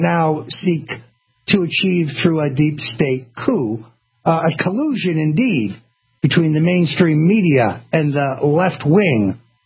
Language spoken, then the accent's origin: English; Connecticut, United States; I mean, look, I'm from Connecticut.